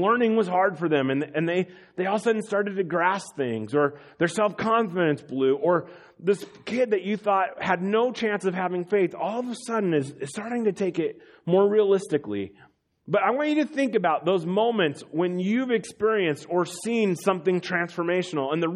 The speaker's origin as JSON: {"language": "English", "town": "Chicago", "region": "Illinois", "country": "United States", "tie": "born there", "said": "Now, I was born in Chicago. I was born on the South Side, so I'm actually a Chicago White Sox fan."}